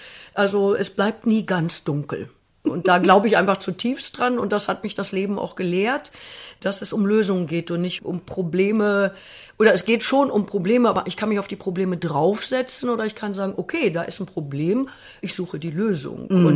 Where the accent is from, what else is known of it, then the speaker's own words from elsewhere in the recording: Lünen, North Rhine-Westphalia, Germany; born there; der Ton, der in dem Ort, wo ich geboren bin, Lünen in Westfalen, wo es halt früher auch noch Zechen gab und Bergarbeiter